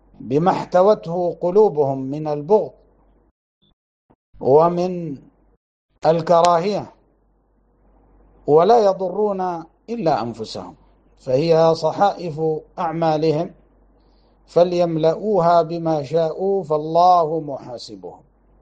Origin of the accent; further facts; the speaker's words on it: Libya; فعندنا في بلادنا ليبيا الناس ترحموا على هذا الإمام